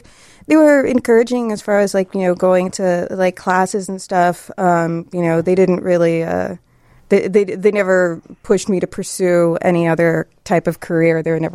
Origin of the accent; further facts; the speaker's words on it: Columbus, Ohio, United States; I grew up in Columbus, Ohio, and the art college there, the Columbus College of Art and Design, had probably still have Saturday morning programs